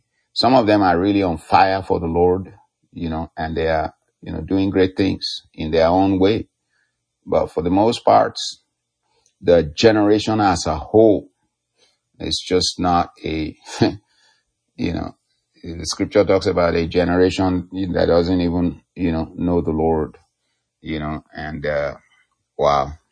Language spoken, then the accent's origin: English; Ibadan, Oyo, Nigeria; also born or lived in Lagos; I grew up in Nigeria, in Ibadan, and in Lagos.